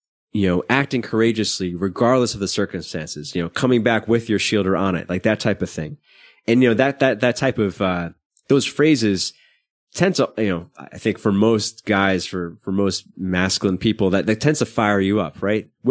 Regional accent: Brooklyn, New York, United States; I grew up in Brooklyn, not in a particularly bad neighborhood, but you know, Brooklyn's a mixed area

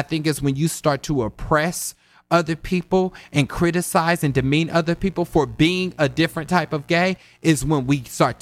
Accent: Kansas, United States; I think this has a lot to do with like the internalized homophobia from growing up in Kansas.

